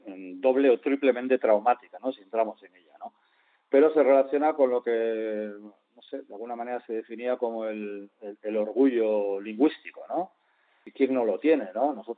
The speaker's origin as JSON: {"language": "Spanish", "region": "Basque Country", "country": "Spain", "said": "me hace identificarme a mí mismo como vasco"}